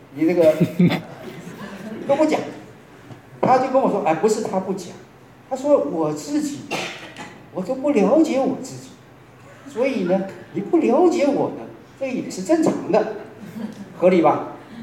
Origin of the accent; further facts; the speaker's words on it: Taiwan; 因为我是台湾来的，台湾的政府承认双重国籍，所以呢，台湾来的那个人，你可以拿两本护照